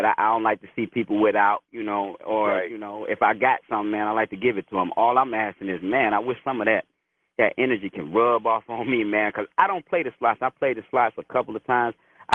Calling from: Detroit, Michigan, United States; Ernest, I'm from Detroit. I'm on the east side over here by Indian Village, man.

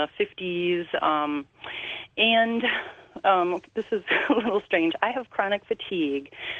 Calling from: Wisconsin, United States; I'm calling from Wisconsin.

